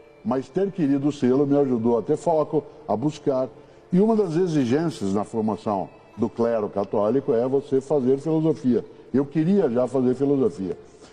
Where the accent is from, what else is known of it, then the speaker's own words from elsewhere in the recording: Londrina, Paraná, Brazil; eu nasci em Londrina, no norte do Paraná. Na minha cidade não havia TV até eu fazer 10 anos de idade.